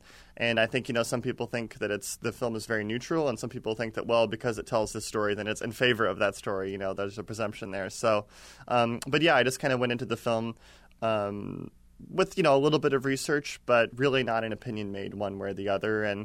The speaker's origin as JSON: {"language": "English", "region": "Oregon", "country": "United States", "tie": "born or raised there", "said": "I just finished my first film, which was about my hometown in Oregon."}